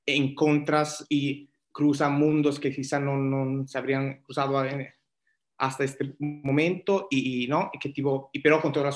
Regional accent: Italy; Spanish is a second language; yo vengo también de la experiencia, soy italiano y he participado a movimientos largos

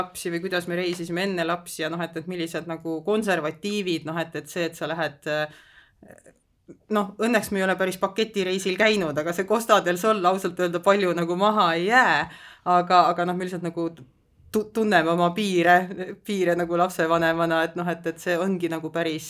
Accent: Tartu, Tartu County, Estonia; me ise muidu oleme tartlased

